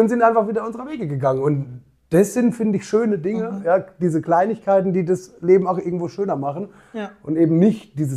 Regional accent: Annweiler am Trifels, Rhineland-Palatinate, Germany; Ich bin ja von Annweiler, habe ich gesagt, ich bin in Annweiler am Trifels geboren. Die haben einen Stadttitel, den haben die sich im Mittelalter gekauft. Also es ist, es ist klein.

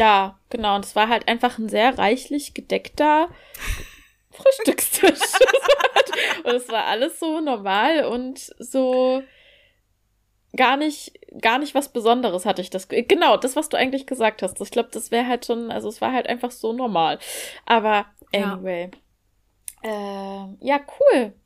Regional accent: Ilmenau, Thuringia, Germany; Und das war schon auch bei uns in Ilmenau auch so. Also bei mir war wahrscheinlich schon irgendwie die Facetten, also es war facettenreicher, wie man aufgewachsen ist.

